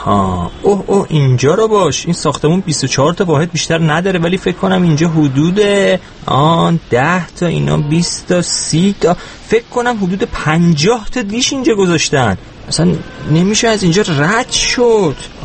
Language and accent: Persian; Tehran, Tehran Province, Iran; من بچه تهرانم.